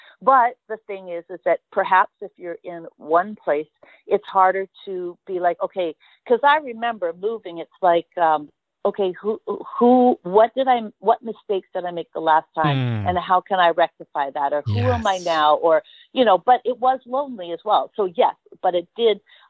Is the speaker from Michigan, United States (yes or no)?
no; California, United States; Okay, we grew up all different places, but in California, we moved a lot because my mom was trying to stay one step ahead of the social workers, so we bounced and bounced.